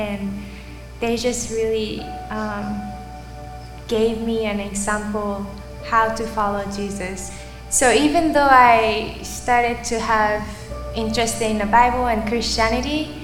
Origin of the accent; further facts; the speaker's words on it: Nagasaki, Japan; I am from Nagasaki, Japan. In Japan, there is Buddhism and Shintoism, so it's kind of like mixed. I grew up in a Japanese family